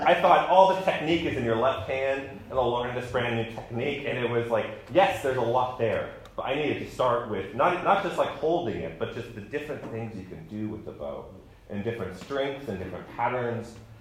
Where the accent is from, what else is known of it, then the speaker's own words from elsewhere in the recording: College Station, Texas, United States; I grew up in College Station, Texas, and they have an orchestra program there that begins in fifth grade.